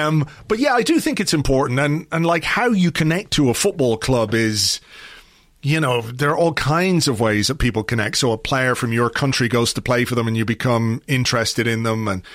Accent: England, United Kingdom; when I grew up in England in the 70s, two Irish parents, and you know, always with the knowledge that, despite the fact that I was born in England, you know, we're Irish.

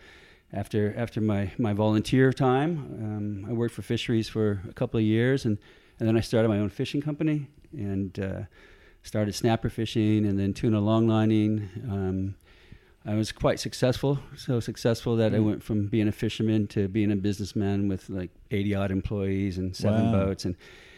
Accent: San Diego, California, United States; moved away as an adult; now in Australia; Yeah, so I grew up in San Diego, California. I'm a Yankee once upon a time, now an Aussie.

